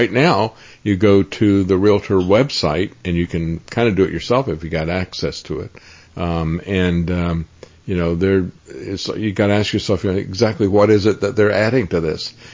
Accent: Tampa, Florida, United States; I grew up in Tampa, and my family had been there for several generations

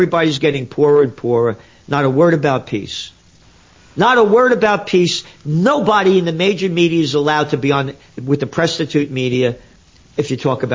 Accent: United States; I mean, really, that's none of my business as an American.

